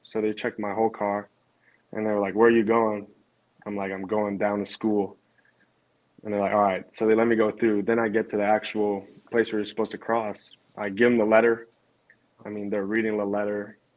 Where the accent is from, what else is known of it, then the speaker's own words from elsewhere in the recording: Canada; I'm a dude from Canada.